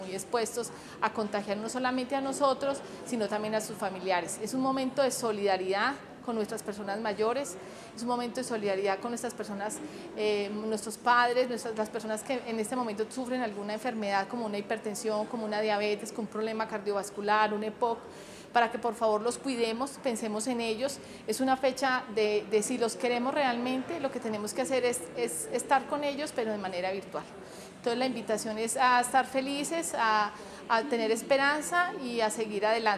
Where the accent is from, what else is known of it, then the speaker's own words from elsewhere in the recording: Colombia; como colombianos estamos muy acostumbrados a consumir el licor en las fiestas